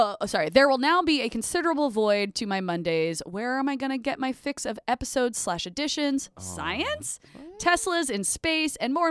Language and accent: English; Wales, United Kingdom; I should have said that at the beginning. I am from Wales.